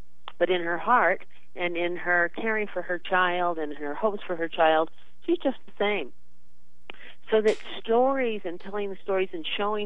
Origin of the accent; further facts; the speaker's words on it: Boulder, Colorado, United States; also born or lived in San Francisco; I'm from Boulder, Colorado. I actually live in a small village outside of Boulder called Gold Hill, but I've been in Colorado. I was born in San Francisco, and then I've lived in Boulder for almost 30 years now.